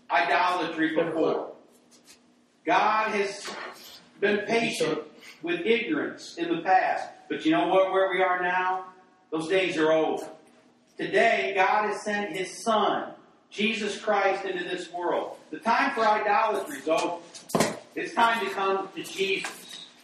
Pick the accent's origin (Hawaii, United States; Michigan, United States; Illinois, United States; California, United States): Michigan, United States; I grew up in Michigan, up in Yankee land.